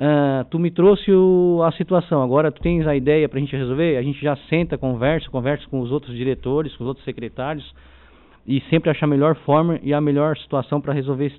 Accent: Urussanga, Santa Catarina, Brazil; que eu sou de Uruçanga, eu conheço a geografia da cidade

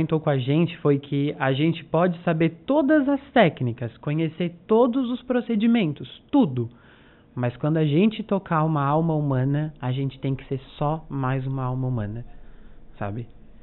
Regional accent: Urussanga, Santa Catarina, Brazil; born there; Sim, nasci daqui em Uruçanga.

